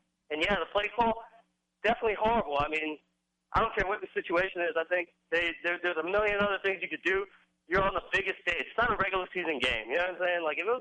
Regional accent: New York City, New York, United States; been a New Yorker, born and raised in the Bronx, huge Giants fan.

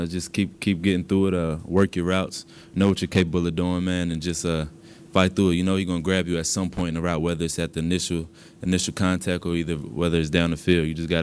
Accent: Charlotte, North Carolina, United States; Charlotte's my hometown, so you know, it'll be a lot of family there.

